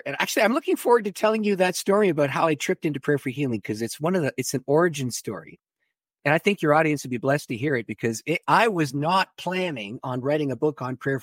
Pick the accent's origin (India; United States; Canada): Canada; I'm a Canadian, all right?